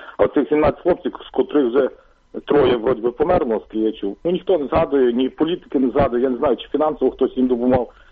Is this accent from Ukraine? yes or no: yes; Lviv Oblast, Ukraine; я з Львівської області.